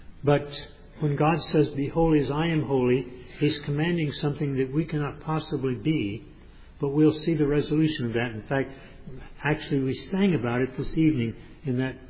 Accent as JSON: {"language": "English", "town": "Tyler", "region": "Texas", "country": "United States", "tie": "born or raised there", "said": "I grew up in Tyler, Texas, East Texas."}